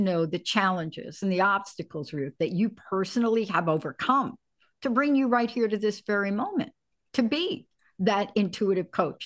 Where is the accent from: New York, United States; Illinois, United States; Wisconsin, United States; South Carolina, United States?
New York, United States; Bronx; I never thought, I'm telling you, I'm a kid from the Bronx.